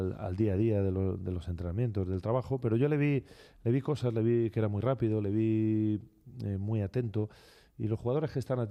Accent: Alicante, Valencian Community, Spain; bueno, pues yo soy de Alicante y me encanta el mar, me encanta pasear por la playa

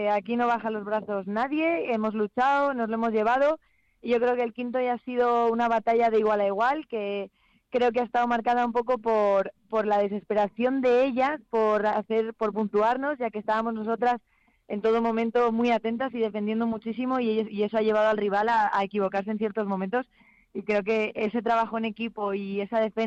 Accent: Madrid, Community of Madrid, Spain; yo soy de Madrid, soy de Tres Olivos, estoy ahí entre la capital y Alcobendas, con lo cual corazón dividido, ya te digo, me he pasado la mitad de mi vida en Madrid, la mitad en Alcobendas.

